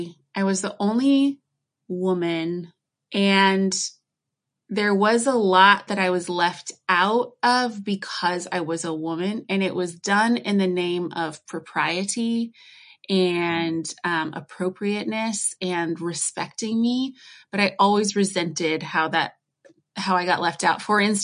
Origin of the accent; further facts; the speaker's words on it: United States; Yeah, because I'm obviously American. You can tell from how I speak.